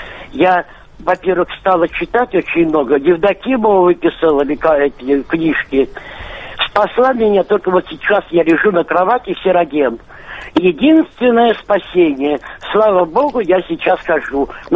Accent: Moscow, Russia; Я вообще сама москвичка, но сейчас нахожусь в Тульской области.

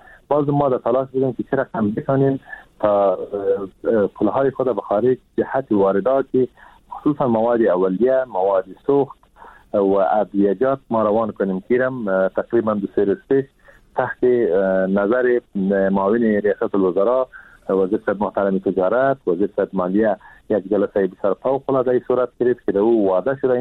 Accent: Afghanistan; ما هم از افغانستان هستم

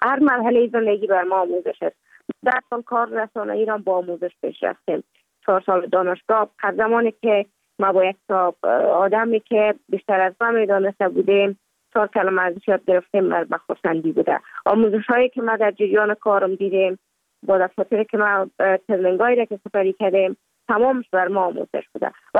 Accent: Kabul, Afghanistan; also born or lived in Mazar-i-Sharif; بعد از تولد من تا 5 سالگی ما در مزار بودیم، بعد ناقل کابل شدیم چون به اساس کاربار که پدر جانم داشت ما در کابل زندگی نکردیم و من مکتب در اونجا خواندم. دوره طفولیت ما در کابل سپری کردیم

